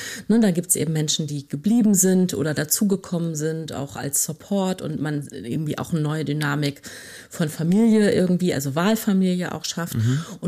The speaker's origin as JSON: {"language": "German", "region": "Lower Saxony", "country": "Germany", "tie": "born or raised there", "said": "wir sind beide in Niedersachsen aufgewachsen."}